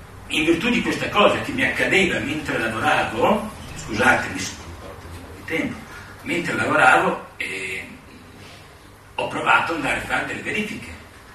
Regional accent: Modena, Emilia-Romagna, Italy; io sono di Modena

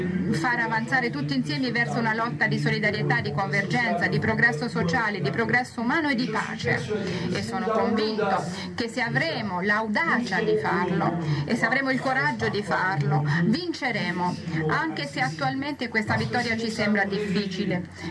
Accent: France; Io che sono francese non mi dimentico della responsabilità del governo

